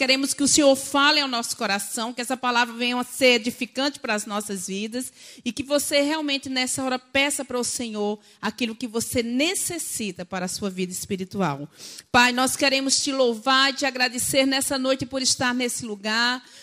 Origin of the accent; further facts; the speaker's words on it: Paraíba, Brazil; pelo meu falar, que eu não sou daqui, eu sou paraibana e acabei de chegar da Paraíba